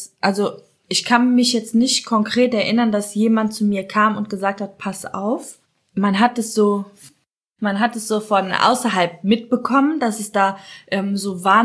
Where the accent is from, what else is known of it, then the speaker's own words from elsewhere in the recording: Cologne, North Rhine-Westphalia, Germany; ich bin ja auch Kölnerin.